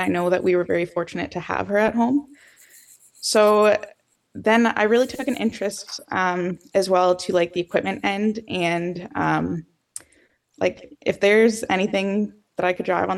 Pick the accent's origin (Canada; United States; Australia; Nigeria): Canada; West Lorne, Ontario; So I'm West Lorne, Ontario. I grew up on a cash crop farm there, and we have beef cattle as well.